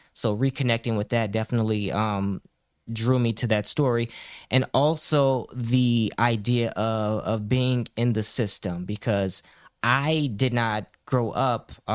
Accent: Chicago, Illinois, United States; Okay, so I'm from Chicago. I pretty much lived throughout the city throughout my life. Grew up as a child more on the west side.

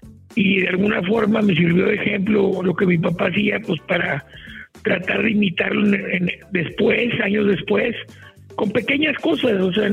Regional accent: Monterrey, Nuevo León, Mexico; Yo soy regio, sí

